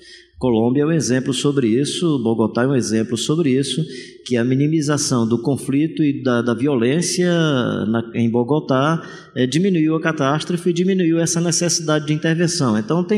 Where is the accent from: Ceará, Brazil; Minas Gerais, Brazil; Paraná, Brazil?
Ceará, Brazil; Fortaleza; A minha cidade tem uma catástrofe terrível, sou de Fortaleza